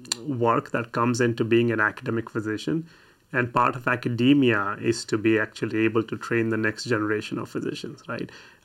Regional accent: India; moved away as an adult; I grew up in India, and I did my medical school back in India before I decided to come here. I also trained in anesthesiology back in India

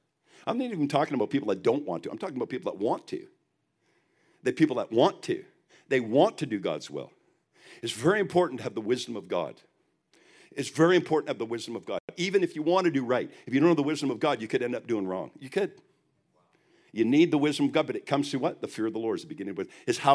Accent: Quebec, Canada; I'm from Quebec. They have pea soup.

